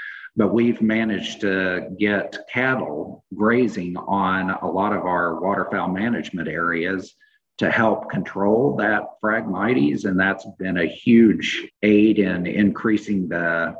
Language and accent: English; Kansas, United States; You know, I grew up in Kansas, so it's a farming and ranching state.